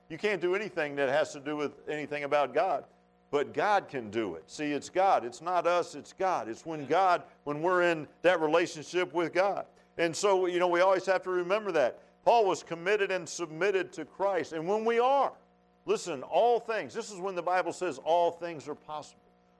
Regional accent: Virginia, United States; every preacher in Virginia came out of North Carolina but me.

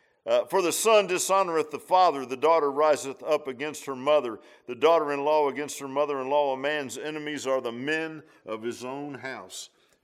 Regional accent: Virginia Beach, Virginia, United States; Even when I was a kid, and I grew up in Virginia Beach, there wasn't cattle everywhere there.

